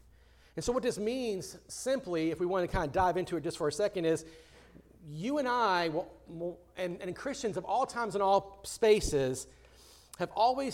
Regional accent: United States; because I'm American.

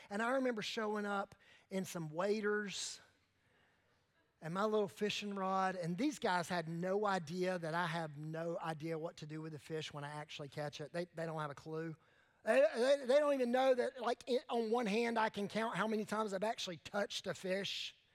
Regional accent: Wilmington, North Carolina, United States; But I grew up fishing with my grandpa, my papa, and actually my granddaddy. And we would go all over, I'm from Wilmington. We'd spend all kinds of times in creeks and out on the sounds of Wrightsville Beach and those areas.

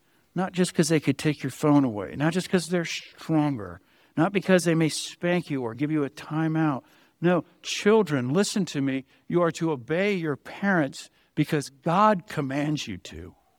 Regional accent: Colorado, United States; And people would say, oh, would you raise your kids in the South? I'm like, no, we're from Colorado.

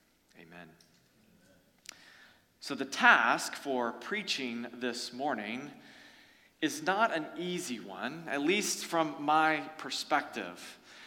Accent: North Carolina, United States; I would want you to know that I grew up in North Carolina, and by the way, that fiddle was good for my southern soul.

